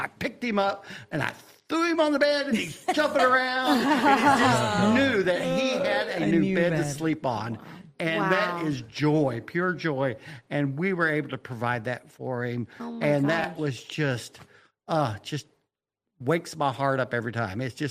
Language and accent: English; Texas, United States; I grew up in West Texas and that was normal.